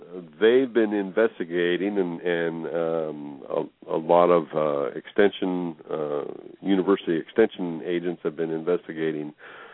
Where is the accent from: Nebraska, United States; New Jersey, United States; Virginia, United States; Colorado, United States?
Nebraska, United States; I'm originally from Nebraska and was 10 years in 4-H.